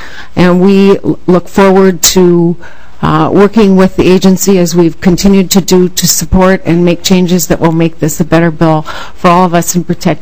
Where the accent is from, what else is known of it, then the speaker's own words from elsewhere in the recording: Detroit Lakes, Minnesota, United States; I'm on the executive board of Minnesota Coalition of Lake Associations, and I'm from Detroit Lakes, Minnesota.